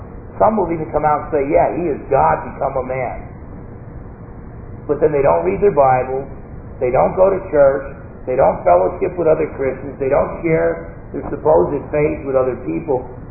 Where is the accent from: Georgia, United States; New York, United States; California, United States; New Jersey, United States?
New Jersey, United States; You know, growing up in New Jersey, I thought I was a tough guy.